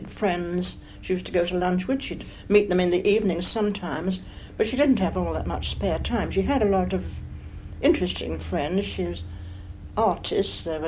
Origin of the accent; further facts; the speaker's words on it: London, United Kingdom; also born or lived in Newmarket / Hornsey; I was born in Newmarket. We went to, we were all over the place, Bloomsbury for a time, living anywhere till we got a settled place. Bloomsbury, right in London, Camden Town, and eventually moved out to Hornsey when we got a house.